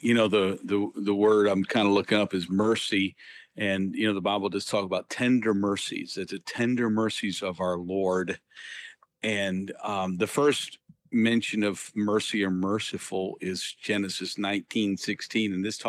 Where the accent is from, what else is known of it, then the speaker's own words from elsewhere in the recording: Enola, Pennsylvania, United States; So, yeah, I was raised in Enola, Pennsylvania, and went to, it's E-N-O-L-A, like the Enola Gay Airplane. And then I was went to the East Pennsboro School District.